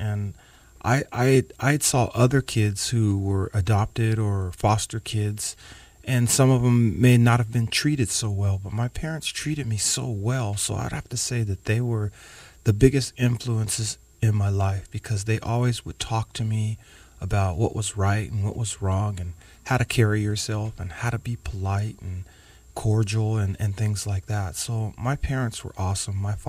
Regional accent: Riverside, California, United States; Rubido was a very, very tough neighborhood there in Riverside. And I would have to say, Danny, that most of the people I grew up with took a path of drugs, jail, prison.

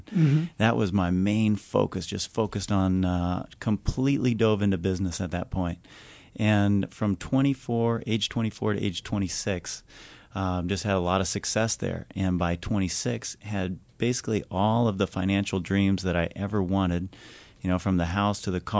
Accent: Columbia, Missouri, United States; Grew up in Columbia, Missouri.

